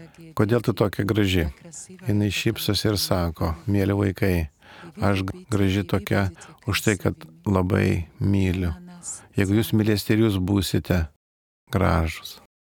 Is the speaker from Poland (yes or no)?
no; Slovakia; born there; Lithuanian is a second language; Aš gimiau Slovakijoje, kaip ir daugelis komunistinėje šalyje